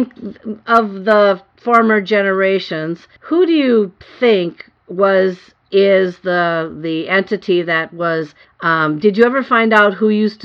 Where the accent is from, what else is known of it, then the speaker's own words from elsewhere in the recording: Minnesota, United States; Rural Minnesota. Oh, my home state.